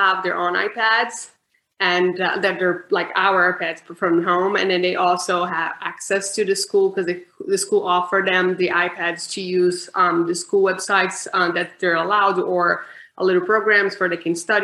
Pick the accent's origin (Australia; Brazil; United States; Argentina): Brazil; English is a second language; FYI, Kimberly, I'm from Brazil. Sometimes the English words disappear.